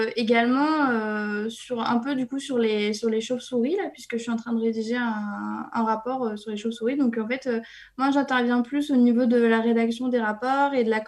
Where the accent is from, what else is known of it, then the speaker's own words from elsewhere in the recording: Dreux, Centre-Val de Loire, France; also born or lived in Rouen; je suis née de toute façon en Eure-et-Loire. J'habitais toute ma vie en Eure-et-Loire. Donc, je suis née à Dreux et je suis partie faire mes études à Rouen.